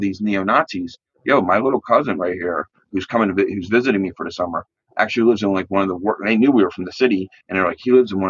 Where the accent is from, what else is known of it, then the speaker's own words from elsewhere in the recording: Philadelphia, Pennsylvania, United States; And I grew up in South Philadelphia, like in a little Irish Catholic neighborhood where everybody knows your business. We're all related.